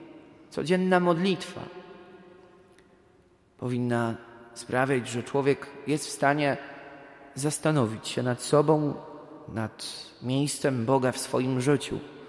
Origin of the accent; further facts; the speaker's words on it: Wrocław, Lower Silesian Voivodeship, Poland; Ja pochodzę z centrum Wrocławia i z takiej nowej parafii.